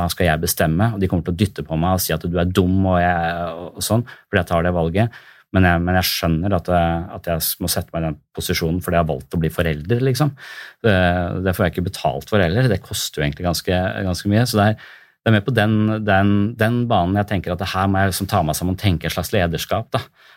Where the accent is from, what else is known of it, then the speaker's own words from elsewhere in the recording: Tønsberg, Vestfold, Norway; Men nå kommer jeg fra Tønsberg, som jeg føler da er et sånn mobbete sted.